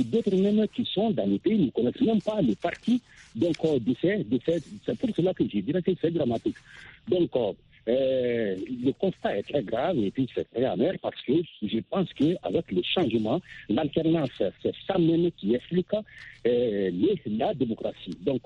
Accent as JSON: {"language": "French", "country": "Mali", "said": "Chez nous, au Mali"}